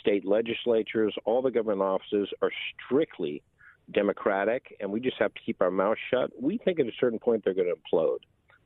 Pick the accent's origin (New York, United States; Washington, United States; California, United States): California, United States; Beverly Hills; Oh, I was born and raised in California